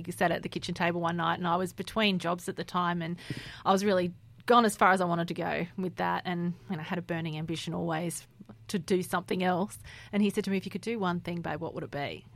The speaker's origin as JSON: {"language": "English", "town": "Wagga Wagga", "region": "New South Wales", "country": "Australia", "tie": "born or raised there", "said": "you know how I grew up in Wagga?"}